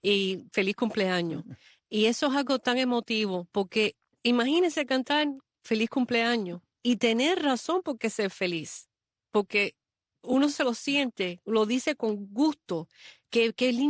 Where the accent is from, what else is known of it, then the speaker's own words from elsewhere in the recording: Miami, Florida, United States; born there; Y por eso yo nací en Miami, porque la familia vino toda para acá y yo nací aquí en Miami.